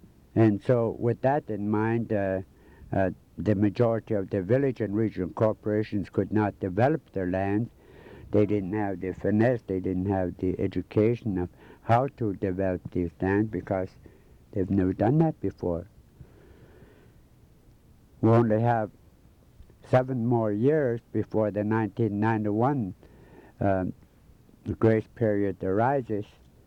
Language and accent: English; Tanana, Alaska, United States; I'm from Tanana. I'm a full-blooded Indian, Athabascan Indian. And I'm going on 60 years old now.